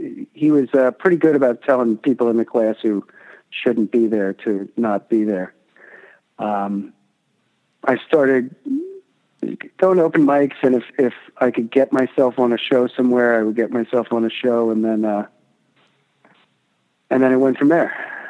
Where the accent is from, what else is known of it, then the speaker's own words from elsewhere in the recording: Lancaster, Pennsylvania, United States; I grew up out near Lancaster, Pennsylvania, which everybody knows is the home of the Amish and Mennonite community.